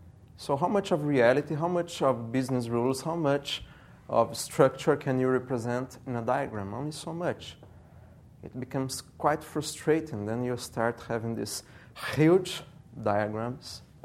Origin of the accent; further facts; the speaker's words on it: Brazil; English is a second language; I'm from Brazil.